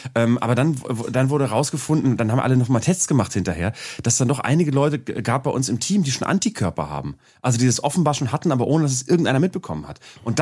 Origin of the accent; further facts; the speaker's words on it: Bremen, Germany; aus Bremen, meiner Heimatstadt